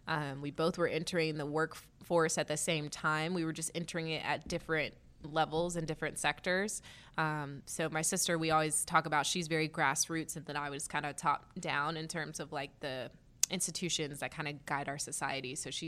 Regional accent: Dallas, Texas, United States; I am. I am born and raised in Dallas.

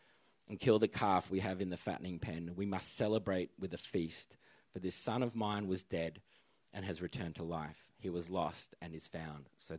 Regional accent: Adelaide, South Australia, Australia; So that's where I came from. So that's in Adelaide as well, by the way. I grew up in the Seventh-day Adventist Church. So always grew up in a Christian household.

